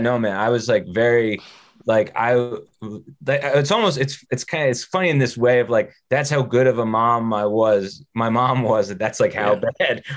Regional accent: New Jersey, United States; I grew up in North Jersey

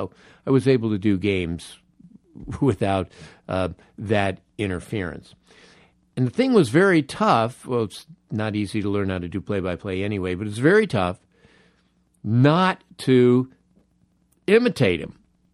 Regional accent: the North, United States; So I had to like make sure I'm from the North, and Red Barber is from the South.

